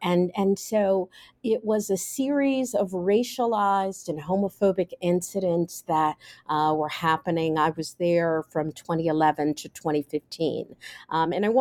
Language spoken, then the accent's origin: English; Cincinnati, Ohio, United States; I grew up in Cincinnati, Ohio. My parents were from Alabama, moved there for a better life for us.